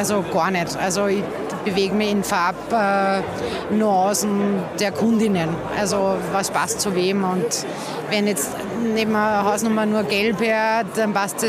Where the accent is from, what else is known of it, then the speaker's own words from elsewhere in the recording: Upper Austria, Austria; wir kommen aus dem Salzkammergut.